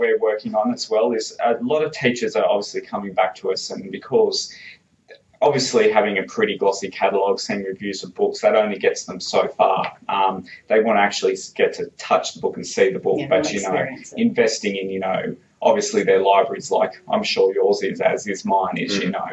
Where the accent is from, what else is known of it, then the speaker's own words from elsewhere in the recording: Newcastle, New South Wales, Australia; I was brought up in a very musical family. I grew up in Newcastle